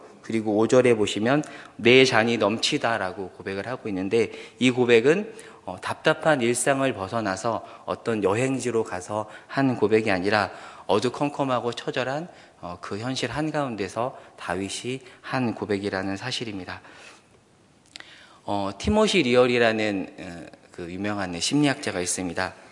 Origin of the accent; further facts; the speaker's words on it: Gunsan, North Jeolla, South Korea; 저는 이제 고향이 전라북도 군산인데요.